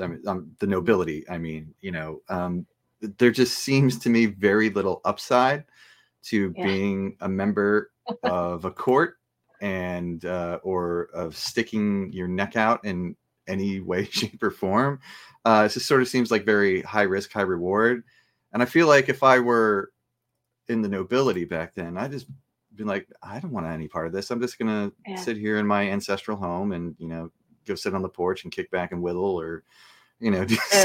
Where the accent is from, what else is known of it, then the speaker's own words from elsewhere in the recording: New Jersey, United States; I'm from Jersey. I grew up playing hockey and, you know, been a huge hockey fan my whole life.